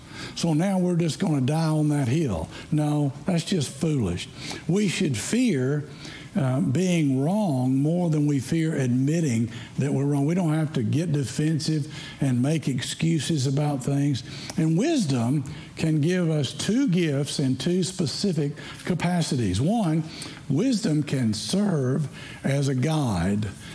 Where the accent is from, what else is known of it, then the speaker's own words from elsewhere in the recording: Tennessee, United States; also born or lived in Bowling Green, Kentucky; well, you can tell by my Wisconsin accent that I grew up in Tennessee. But I did spend some time in Kentucky. When I was a kid, we lived in Bowling Green for 4 years.